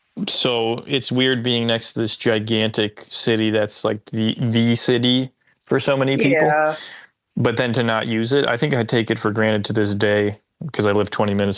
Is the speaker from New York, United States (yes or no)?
no; New Jersey, United States; I'm from New Jersey, so it's like not... We're not so different, right?